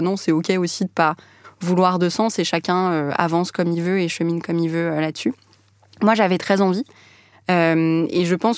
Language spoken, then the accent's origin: French; Beirut, Beirut Governorate, Lebanon; now in France; Enfin, moi, je suis née à Beyrouth et j'ai grandi un peu là-bas. Puis il y a eu la guerre en 2006 qui a fait qu'on est arrivé en France.